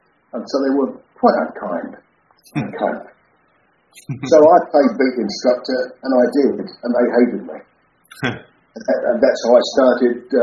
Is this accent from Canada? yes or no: no; England, United Kingdom; born there; No, I was born in England.